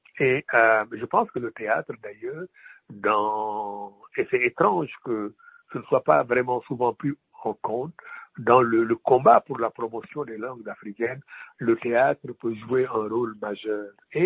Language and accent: French; Senegal; first language Wolof; French is a second language; On écrit dans sa langue, qui est, dans mon cas, ma langue maternelle, c'est le Wolof, et c'est traduit.